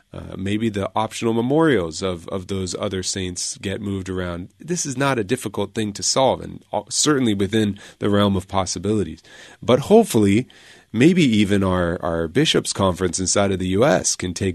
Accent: San Diego, California, United States; And I said, yeah, I grew up in San Diego, actually. And then I lived all around the state of California.

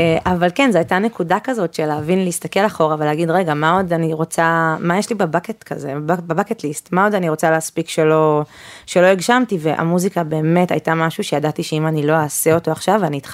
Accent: Rehovot, Central District, Israel; במקור אני מרחובות, ותמיד ככה אהבתי מוזיקה ומחול

